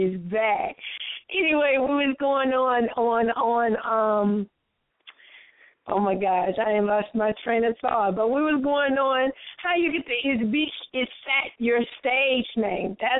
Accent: Greensboro, North Carolina, United States; I'm from Greensboro, North Carolina.

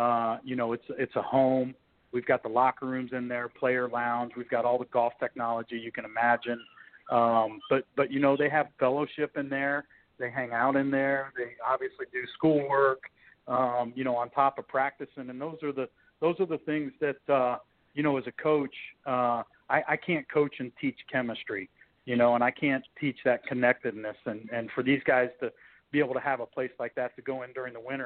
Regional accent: Batesville, Indiana, United States; also born or lived in Cincinnati; I was born in Cincinnati. You know, I grew up. My dad had season tickets to Reds games, and I went to my fair share of Bengals games. Grew up in a small town called Batesville down in the southeastern part of the state.

